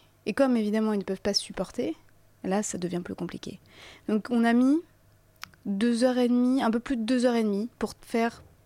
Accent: France; C'est-à-dire que moi, je suis française.

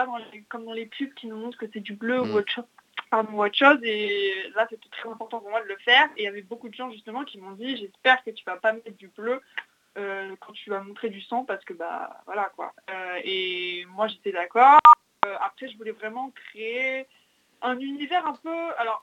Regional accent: Paris, Île-de-France, France; born there; also born or lived in United States; je suis née sur Paris, mais j'ai vécu 10 ans aux États-Unis, et pour faire mes études, je suis repartie sur Paris.

